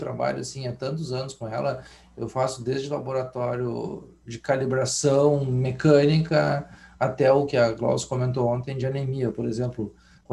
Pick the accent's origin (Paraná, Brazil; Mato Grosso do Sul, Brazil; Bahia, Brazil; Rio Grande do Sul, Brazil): Rio Grande do Sul, Brazil; Porto Alegre; era uma boate que a gente ia aqui quando era guri em Porto Alegre.